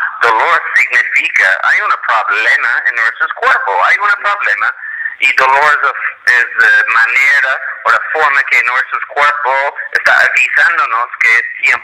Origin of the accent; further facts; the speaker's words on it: Canada; Spanish is a second language; No, no, soy canadiense del parte inglesa.